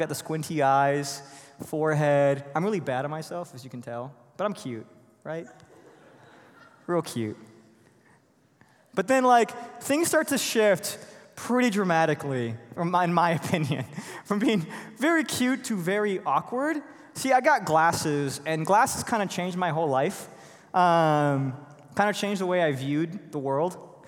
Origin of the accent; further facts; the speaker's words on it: Chicago, Illinois, United States; And so I came from Chicago. I was born and raised in this Mexican family, and I came here for college.